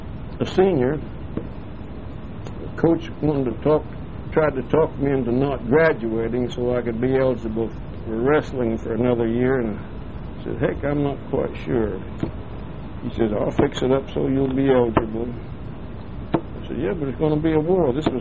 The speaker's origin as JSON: {"language": "English", "region": "Illinois", "country": "United States", "tie": "born there", "said": "I was born in Illinois."}